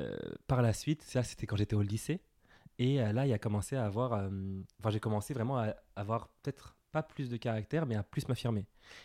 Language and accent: French; Villepinte, Île-de-France, France; j'ai grandi à Villepinte, je suis né à Villepinte. En banlieue parisienne